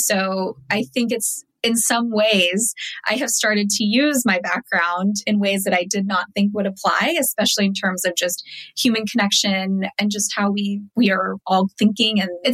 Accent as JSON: {"language": "English", "country": "United States", "tie": "born or raised there", "said": "growing up in America, everyone wanted to be tan."}